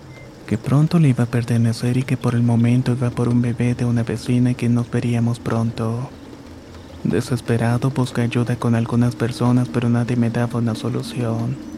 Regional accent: Guatemala; Soy originario de Guatemala y esto me ocurrió cuando tenía 14 años.

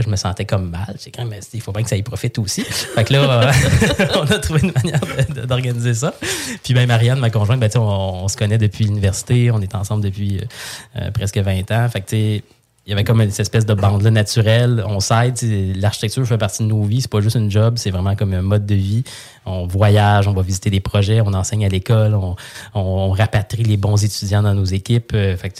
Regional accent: Saint-Hyacinthe, Quebec, Canada; je viens de Saint-Hyacinthe, je viens d'une famille... J'ai envie de dire pas d'agriculteur, mais tu sais, Saint-Hyacinthe, c'est très agricole.

